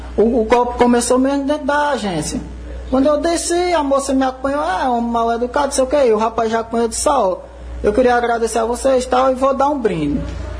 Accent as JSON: {"language": "Portuguese", "town": "Trindade", "region": "Pernambuco", "country": "Brazil", "said": "eu sou do Trindade."}